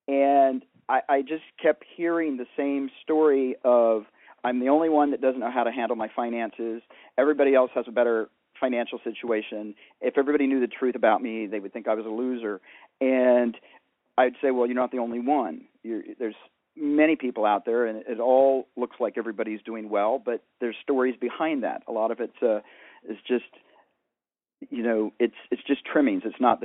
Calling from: Santa Monica, California, United States; I'm calling in from Santa Monica, California, where it's tragically very warm and beautiful and tropical

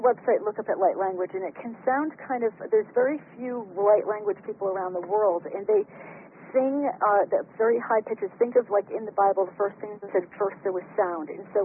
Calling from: California, United States; I'm calling from California.

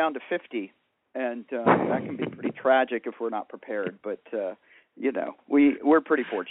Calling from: Santa Monica, California, United States; I'm calling in from Santa Monica, California, where it's tragically very warm and beautiful and tropical

